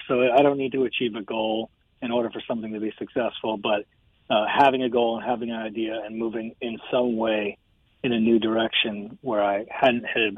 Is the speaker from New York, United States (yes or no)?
yes; Bedford Hills, New York, United States; I was born and raised in Bedford Hills, went to Fox Lane